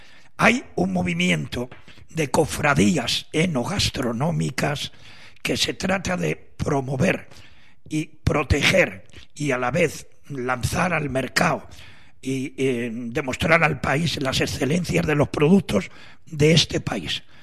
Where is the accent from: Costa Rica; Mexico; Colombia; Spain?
Spain; Pues mira, a mí me gusta, yo como buen español soy muy futbolero.